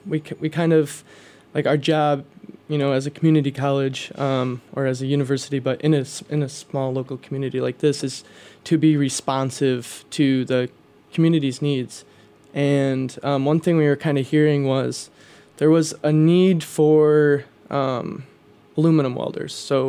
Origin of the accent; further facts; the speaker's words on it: Midwest, United States; I grew up in the Midwest. Lots of steel weld.